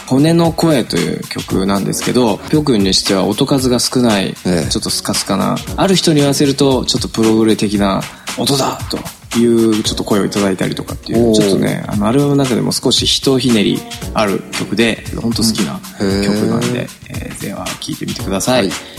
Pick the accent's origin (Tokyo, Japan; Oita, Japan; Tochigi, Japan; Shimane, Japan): Shimane, Japan; 地元が島根県で、そこにあるお店っていうのは